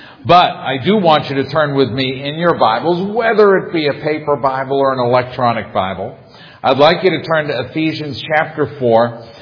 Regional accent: Massachusetts, United States; She grew up in Texas. I grew up in Massachusetts.

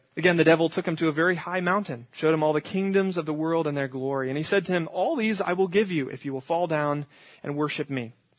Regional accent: Atlanta, Georgia, United States; now in Greenville, United States; I have a friend in Greenville, South Carolina, where I came from the last 4 years. I was growing up in Atlanta, Georgia

